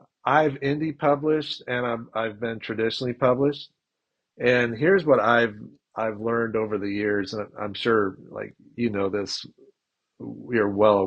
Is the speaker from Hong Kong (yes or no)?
yes; Hong Kong; I was born and raised in Hong Kong, so I went to an international school in Hong Kong at that same age range.